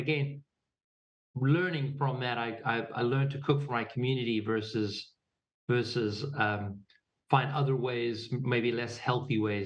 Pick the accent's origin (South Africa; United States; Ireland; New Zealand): South Africa; Pretoria, Gauteng; Well, we grew up in Pretoria